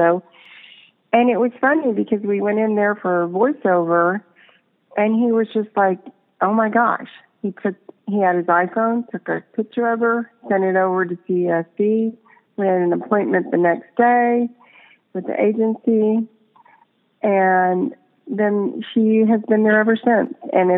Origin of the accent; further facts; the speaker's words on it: Dallas, Texas, United States; I'm originally from, like I said, I'm originally from Dallas, still have family there.